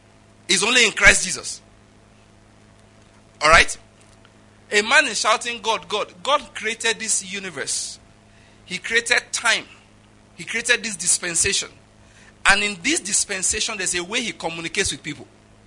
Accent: Western Nigeria, Nigeria; I'm from the West in Nigeria.

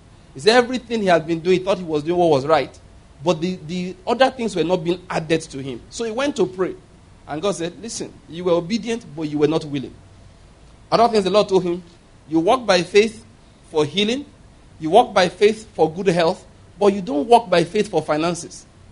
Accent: Anambra, Nigeria; because I am from Anambra State, I cannot marry the brother that is from Enugu State.

